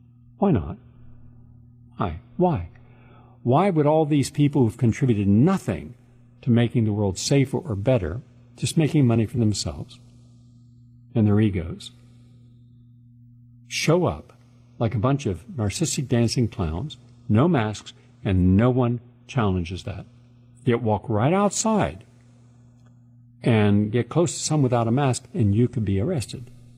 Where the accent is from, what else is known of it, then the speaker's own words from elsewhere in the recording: Parkersburg, West Virginia, United States; When I walked down the streets of my hometown of Parkersburg, West Virginia, when I went back last year to the reunion, everything had changed. My whole town had become a ghetto.